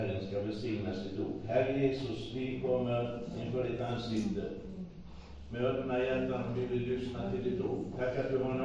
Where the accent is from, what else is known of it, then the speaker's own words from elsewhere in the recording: Uppsala, Uppsala County, Sweden; moved away as an adult; also born or lived in United States; jag har bott i Amerika i 20 år och jag har aldrig längtat hem.